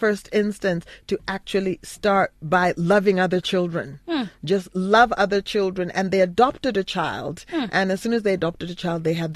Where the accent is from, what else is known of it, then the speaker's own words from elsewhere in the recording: Canada; also born or lived in United States; I grew up in Canada and I grew up in the United States and I went to high school in the U.S.